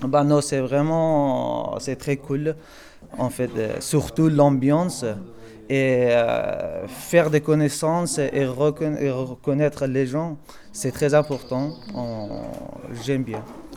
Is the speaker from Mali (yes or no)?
no; Afghanistan; French is a second language; now in Dijon, France; Je viens d'Afghanistan. J'habite à Dijon. Donc, ça fait 3 ans que je suis en France.